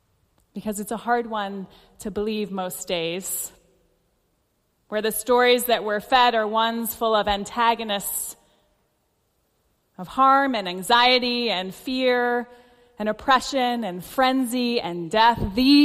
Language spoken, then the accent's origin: English; Maine, United States; particularly the coldness that I grew up with in Maine, also the poverty, the rigidity of my faith